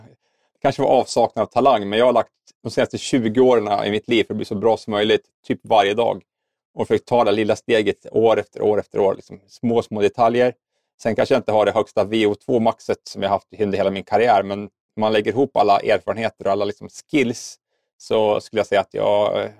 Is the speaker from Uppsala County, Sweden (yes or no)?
yes; Östhammar, Uppsala County, Sweden; now in Hjo, Sweden; Jag är född och uppvuxen i Östhammar i Uppland. Men just nu så bor jag nere i Västra Götaland i Hjo.